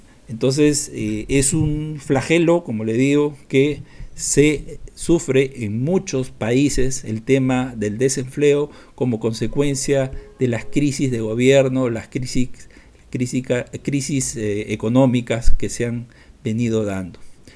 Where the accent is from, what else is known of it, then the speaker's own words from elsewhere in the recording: Peru; Esto, por ejemplo, en mi país, Perú, lo hemos sufrido enormemente.